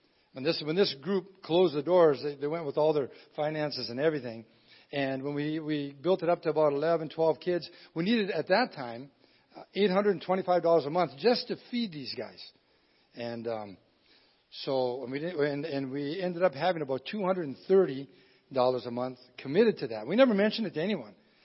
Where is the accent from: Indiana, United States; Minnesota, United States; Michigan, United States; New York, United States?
Michigan, United States; By the way, I'm a Uper. When he said I'm from Michigan, that's not 100% true. I'm from the UP, okay? No, we're Michiganders.